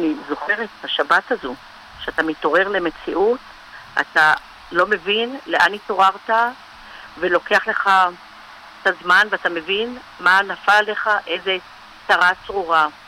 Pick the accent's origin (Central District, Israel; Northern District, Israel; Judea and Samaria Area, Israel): Central District, Israel; Gan Yoshiya; מושב גן יושיה שבעמק חפר.